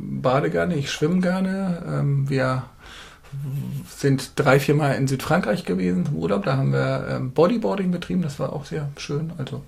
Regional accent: Schleswig, Schleswig-Holstein, Germany; Ich bin in Schleswig geboren, also in der Region verhaftet, in Schaal begrüßt geworden. Bin dann in Schleswig auch zur Schule gegangen, habe dort mein Abitur gemacht.

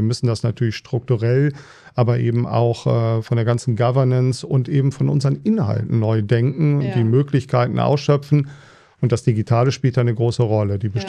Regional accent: Bad Honnef, North Rhine-Westphalia, Germany; now in Mainz, Germany; Also ich bin Rheinländer, ich bin sozusagen auf der anderen Seite vom Gebirge groß geworden, in Bad Honnef bei Bonn. Und bin aber auch auf eine Schule im Rhein gegangen, so eine Inselschule.

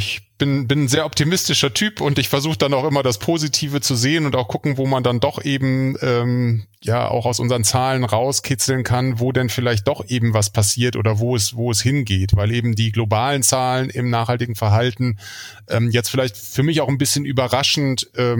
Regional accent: Germany

